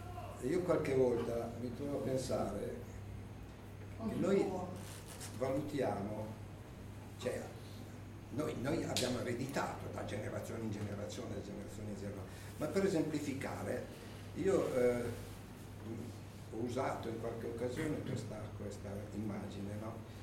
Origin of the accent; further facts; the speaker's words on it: Bergolo, Piedmont, Italy; born there; io sono nato a Bergolo e sono figlio di contadini.